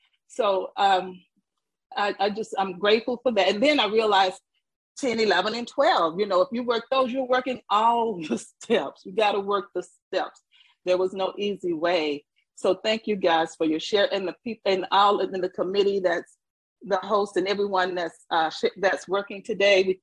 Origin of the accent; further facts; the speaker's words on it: Atlanta, Georgia, United States; I'm from Metro Atlanta, Georgia, and I've been in program for about 41 years.